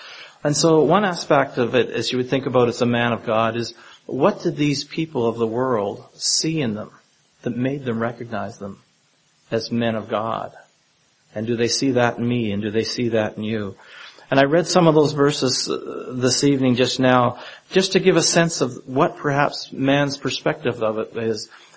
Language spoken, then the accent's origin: English; Ontario, Canada; I had the privilege of growing up in Northern Ontario